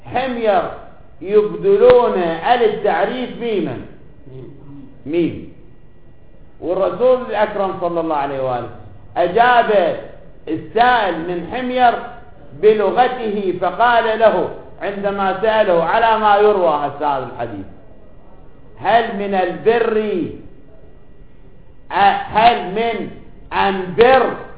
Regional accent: Iraq; accent: Iraqi; بلهجتنا العامية العراقية

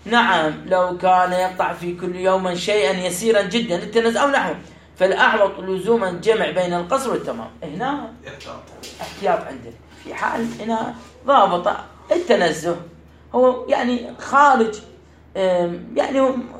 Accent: Baghdad, Baghdad Governorate, Iraq; الله أنا من بغداد، أنا إذا طلعت من بغداد وسافرت

